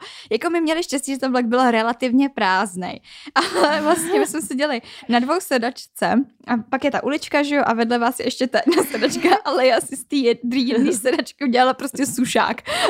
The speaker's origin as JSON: {"language": "Czech", "region": "Prague", "country": "Czechia", "said": "odkud jsem z Prahy"}